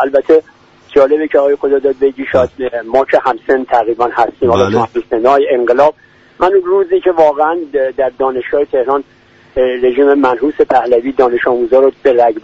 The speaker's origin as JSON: {"language": "Persian", "country": "Iran", "said": "شما سوال میشه شما میگی من از ایران هستم"}